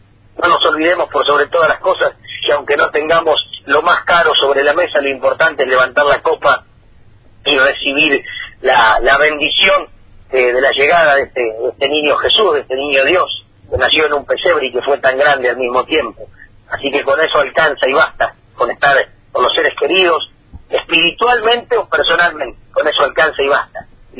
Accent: Rojas, Buenos Aires Province, Argentina; le digo que soy de Rojas y que … Así que siempre va, viaja, está conmigo ese pago de Rojas. Así que en fechas tan importantes como esta, por más que uno esté o no esté, siempre anda nombrando su pago, agradecido de la vida de haber nacido ahí

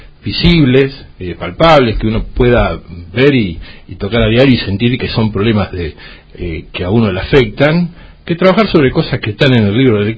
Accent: Rojas, Buenos Aires Province, Argentina; Pero yo soy de Rojas y bueno, estoy atado sentimentalmente y laboralmente acá.

